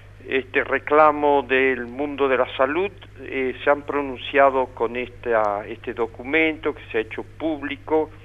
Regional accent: Argentina; nos sentimos y somos argentinos

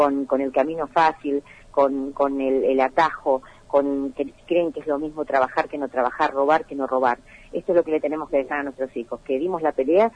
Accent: Río Gallegos, Santa Cruz, Argentina; also born or lived in Buenos Aires; que soy nacida en Río Gallegos, que estudié acá, que estudié en el Colegio María Auxiliadora, que me fui a estudiar a Buenos Aires y que volví a apostar a mi provincia

